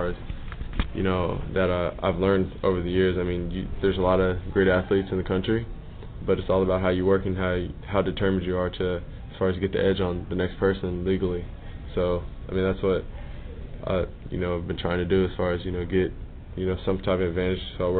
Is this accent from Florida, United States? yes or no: yes; Florida, United States; You know, just being a kid growing up in Florida